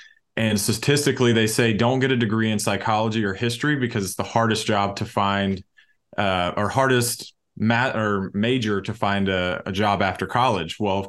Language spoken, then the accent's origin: English; Alabama, United States; And I am born and raised in North Alabama.